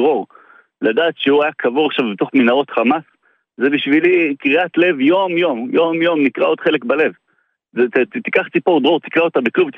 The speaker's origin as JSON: {"language": "Hebrew", "region": "Southern District", "country": "Israel", "tie": "born or raised there", "lives_now": "Tel Aviv, Israel", "said": "אני בן קיבוץ מירוז, גדלתי, זה המקום"}